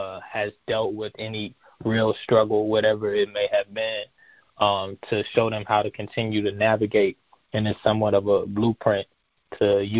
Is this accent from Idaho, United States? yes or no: no; Winston-Salem, North Carolina, United States; I'm from Winston-Salem, North Carolina, born and raised.